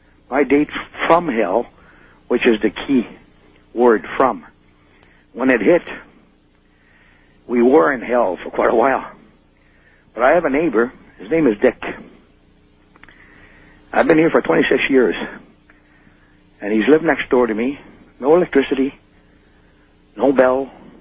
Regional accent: North Gore, Ontario, Canada; from North Gore, Ontario, Canada.

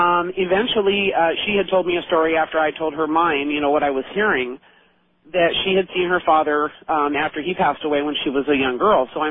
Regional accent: Novato, California, United States; I'm from Novato, California.

